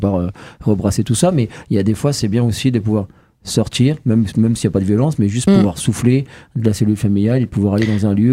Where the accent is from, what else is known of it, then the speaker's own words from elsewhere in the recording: Champ-Bœuf, Grand Est, France; Mon enfance, au Champ-Bœuf, il n'y avait pas tout ça.